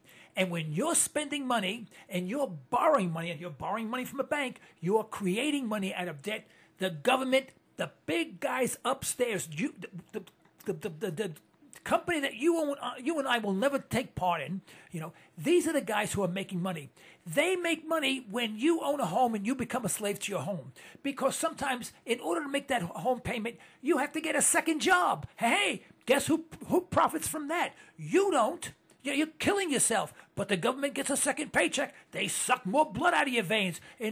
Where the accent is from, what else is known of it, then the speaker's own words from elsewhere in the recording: New York City, New York, United States; born there; I was born in Harlem, you know, Harlem.